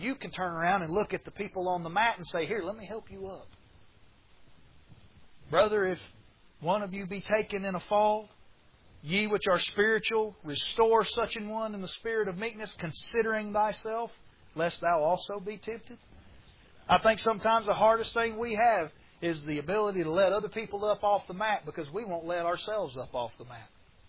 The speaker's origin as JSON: {"language": "English", "region": "North Carolina", "country": "United States", "said": "I'm a North Carolinian because I'm from North Carolina."}